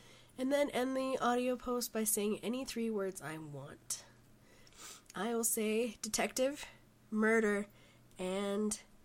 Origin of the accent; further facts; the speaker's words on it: Utah, United States; I'm from Utah, in the United States.